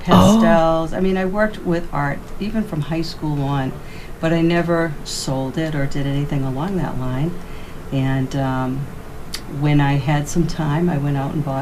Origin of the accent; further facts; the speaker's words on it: Brockton, Massachusetts, United States; I am. I grew up in the Brockton area. My dad was a custodian for the Brockton school system.